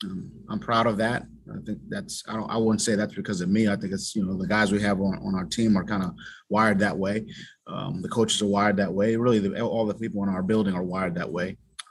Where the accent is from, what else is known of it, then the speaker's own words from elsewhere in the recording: Brooklyn, New York, United States; My personal journey growing up in Brooklyn, New York, and obviously had some challenges.